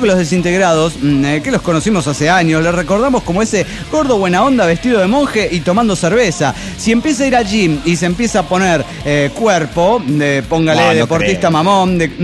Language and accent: Spanish; Mexico City, Mexico; del DF Mexicano.